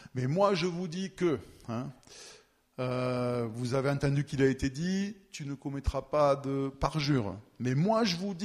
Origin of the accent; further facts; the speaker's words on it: Switzerland; j'ai grandi ici, en Suisse